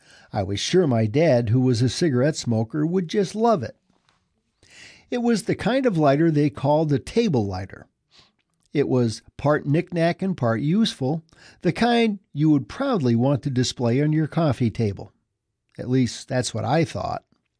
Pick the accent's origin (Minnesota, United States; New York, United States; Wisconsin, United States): New York, United States; Valley Stream; moved away as an adult; I grew up on Long Island in the village of Valley Stream from elementary through high school. After college, I left to get married and raise my family. I recently returned to my old hometown.